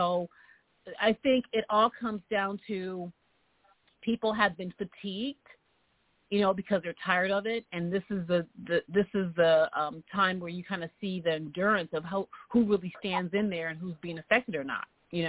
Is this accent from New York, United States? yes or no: yes; New York, United States; now in Los Angeles, United States; I'm a New Yorker living in Los Angeles, as you would say.